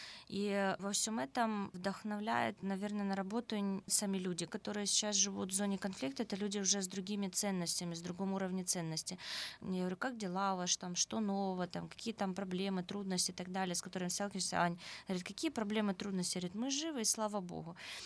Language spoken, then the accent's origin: Russian; Zaporizhzhia, Zaporizhzhia Oblast, Ukraine; мы из Запорожья, мы не знаем, что такое жить в войне.